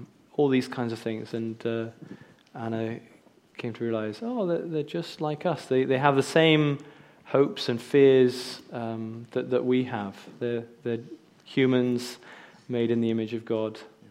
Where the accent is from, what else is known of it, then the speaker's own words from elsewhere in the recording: Japan; I grew up in Japan, but spent most of my time with other foreigners.